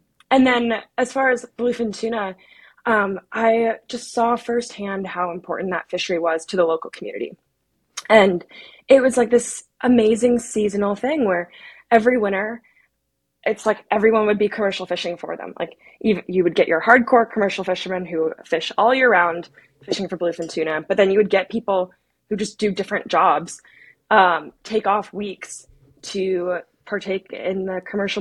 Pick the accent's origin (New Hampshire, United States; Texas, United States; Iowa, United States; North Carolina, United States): North Carolina, United States; So I grew up in North Carolina, and that is, that's a big reason why I've chose to study these fish for my PhD.